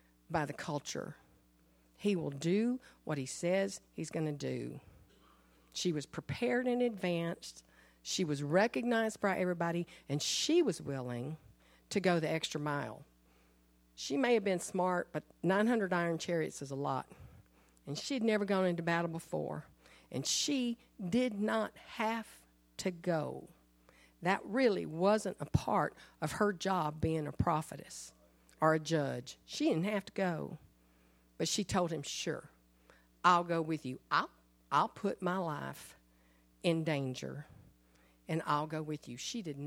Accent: the South, United States; I grew up in the South. Those are nasty little things.

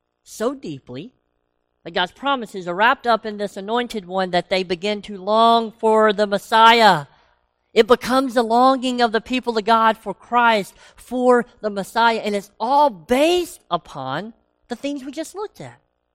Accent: Tennessee, United States; See, I'm from Tennessee, so I can really hit that good accent.

